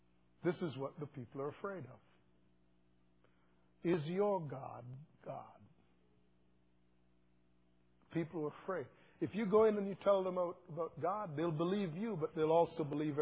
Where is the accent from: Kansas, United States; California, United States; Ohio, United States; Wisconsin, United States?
Kansas, United States; I'm from Kansas. We're not in Kansas, apparently.